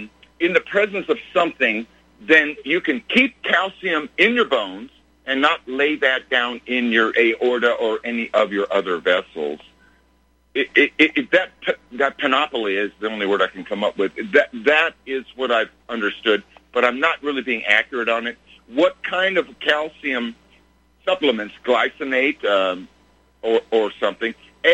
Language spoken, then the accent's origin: English; Colorado, United States; I'm from Colorado, retired cardiovascular nurse.